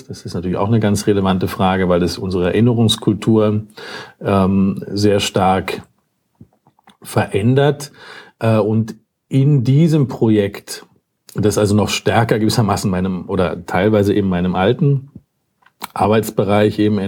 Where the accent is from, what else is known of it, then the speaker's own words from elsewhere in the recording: Berlin, Germany; also born or lived in Vienna; now in Innsbruck, Austria; ich komme aus Berlin, also selbst Migrant hier, aber schon seit 17 Jahren in Wien und jetzt seit 5 Jahren in Innsbruck.